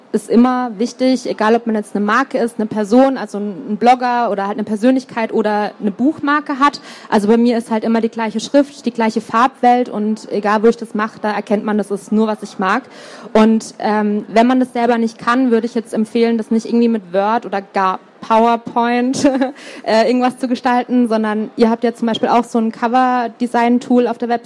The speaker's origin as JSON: {"language": "German", "town": "Konstanz", "region": "Baden-Württemberg", "country": "Germany", "said": "Und in Konstanz, da wo ich herkomme, da war es so, dass ich auch eben in den Buchladen gegangen bin"}